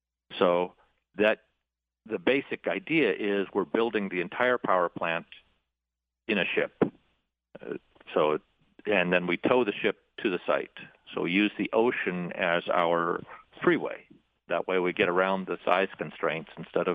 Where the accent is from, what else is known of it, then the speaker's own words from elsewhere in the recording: Norway; In fact, I come from Norway.